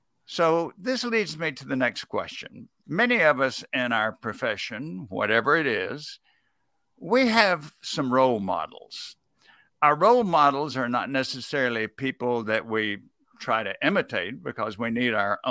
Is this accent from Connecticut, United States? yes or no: no; Mississippi, United States; I remember as a kid, I grew up in Mississippi